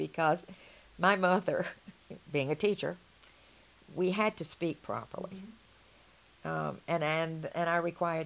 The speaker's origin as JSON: {"language": "English", "region": "the South", "country": "United States", "accent": "Southern", "said": "And so I used it a lot, my Southern accent."}